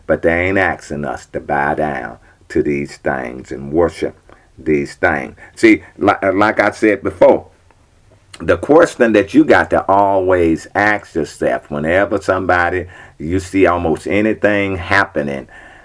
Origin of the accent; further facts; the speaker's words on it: Mississippi, United States; like where I come from Lincoln County there in Mississippi, Lincoln County.